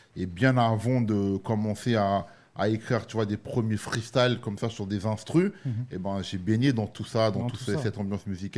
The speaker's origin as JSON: {"language": "French", "town": "La Courneuve", "region": "Île-de-France", "country": "France", "said": "Alors moi je viens de la Courneuve. De la cité des 4000."}